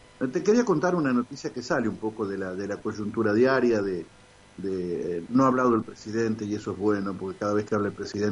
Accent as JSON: {"language": "Spanish", "region": "Entre Ríos", "country": "Argentina", "said": "Yo no soy de Buenos Aires, yo soy del Entre Ríos, del interior de la provincia."}